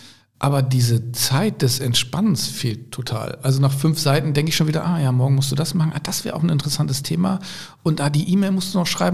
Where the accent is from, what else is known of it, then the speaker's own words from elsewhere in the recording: Lower Saxony, Germany; now in Cologne, Germany; Und ich komm aus Ostfriesland, ich komme von einer 5.500 Seelendorf.